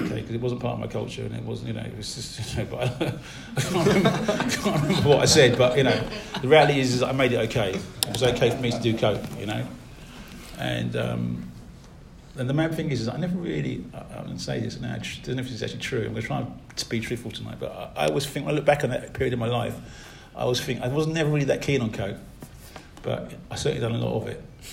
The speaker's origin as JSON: {"language": "English", "town": "Harrow", "region": "London", "country": "United Kingdom", "tie": "born or raised there", "said": "I was born in Park Lane. I live in West London, basically, but, you know, I lived in Maydeville for the first few years of my life, and I moved to Harrow."}